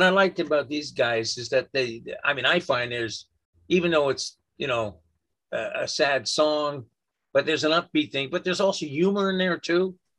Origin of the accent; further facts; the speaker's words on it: Vancouver, British Columbia, Canada; I'm from Vancouver. Our hockey team is the Vancouver Canucks.